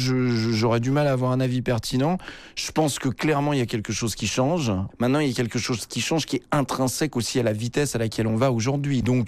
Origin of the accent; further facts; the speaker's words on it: Paris, Île-de-France, France; moi, je suis parisien d'origine, mais ça fait des années, en fait, que je me partage entre Paris, donc que je connais parfaitement, vu les milieux dans lesquels j'évolue, et un tout petit village qui se trouve pas dans les Causses, mais tout de même dans une vraie campagne.